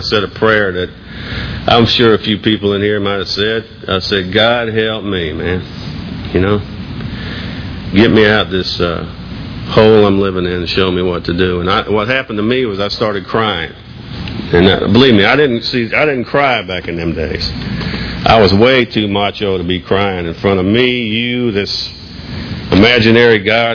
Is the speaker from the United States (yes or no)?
yes; Georgia, United States; I grew up in Georgia. Most people think I'm from Massachusetts listening to me talk, but I'm not. From Georgia, southwest Georgia.